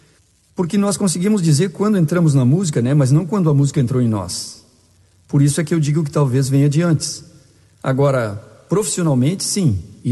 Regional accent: São Gabriel, Brazil; Sou natural de São Gabriel e tenho atualmente 69 anos.

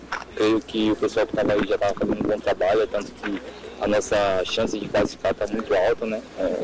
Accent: Bahia, Brazil; É uma oportunidade que eu estou tendo de voltar para o meu estado, né? Eu sou aqui da Bahia, feliz de retornar.

